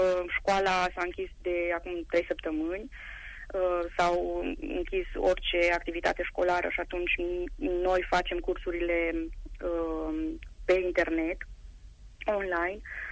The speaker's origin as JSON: {"language": "Romanian", "town": "Borsec", "region": "Harghita County", "country": "Romania", "moved": "yes", "said": "Din Borsec, din Harghita."}